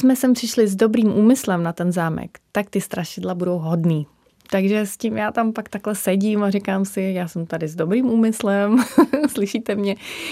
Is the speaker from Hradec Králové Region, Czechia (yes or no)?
no; Liberec Region, Czechia; já jsem vyrůstala na chalupě, že u Máchova jezera, kde jsem tam běhala jako v lesích.